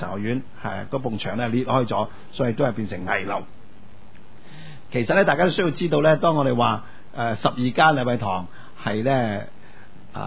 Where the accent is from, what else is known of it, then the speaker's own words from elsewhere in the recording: Hong Kong; 作为香港的信徒，作为一个中国人